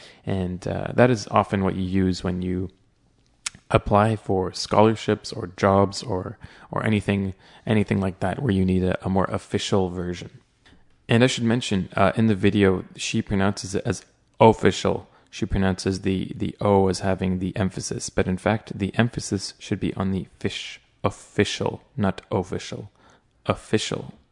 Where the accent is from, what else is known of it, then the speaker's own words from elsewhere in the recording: Toronto, Ontario, Canada; As you may know, I'm from Canada, I'm from Toronto